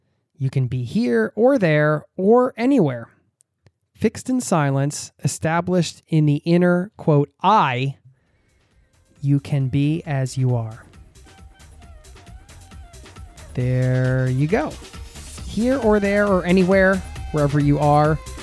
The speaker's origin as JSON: {"language": "English", "country": "United States", "lives_now": "Norway", "said": "And you can't get Cheez-Its here in Norway, like the legit Cheez-Its. Yeah, I'm not above some good old-fashioned American junk food, you know?"}